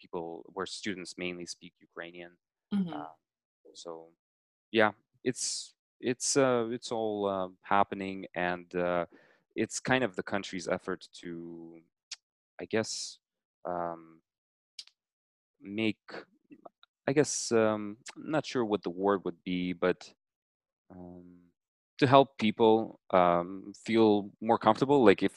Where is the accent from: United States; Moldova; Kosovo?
Moldova; Chișinău; English is a second language; So I grew up in Chișinău, Moldova. So Chișinău is the capital of Moldova.